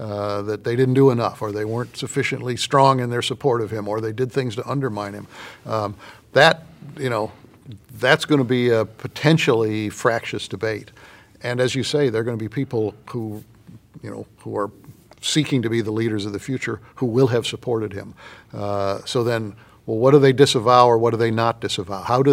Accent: Illinois, United States; I remember talking to a couple of older guys in my home state of Illinois back in the early summer

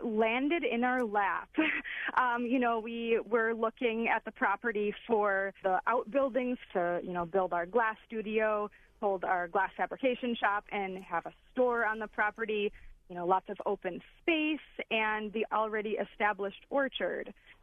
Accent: Wisconsin, United States; I really didn't want to leave my home state of Wisconsin

